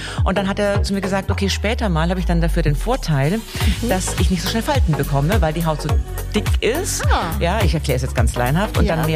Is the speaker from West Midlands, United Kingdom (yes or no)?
no; London, United Kingdom; ich bin in London ja groß geworden. Das ist ja eine Riesenstadt, dagegen ist München ein Dorf.